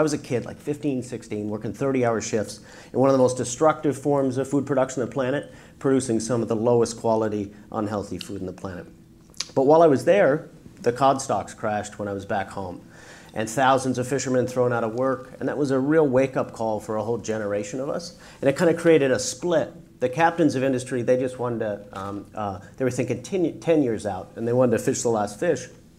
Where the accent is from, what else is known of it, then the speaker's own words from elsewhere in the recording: Newfoundland and Labrador, Canada; But so I was born and raised in Newfoundland. I dropped out of high school when I was 14, and headed out to sea.